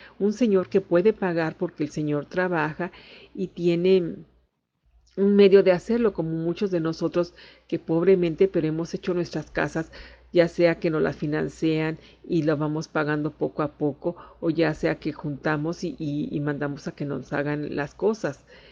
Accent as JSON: {"language": "Spanish", "country": "Mexico", "said": "Y nosotros como mexicanos, pues estamos mucho mejor que otros países"}